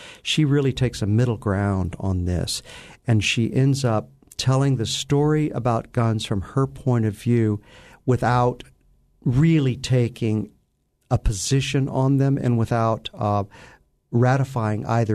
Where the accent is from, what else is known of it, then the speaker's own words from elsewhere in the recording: the South, United States; I grew up in the South, and there were guns in the closet of my bedroom when I was, you know, a kid.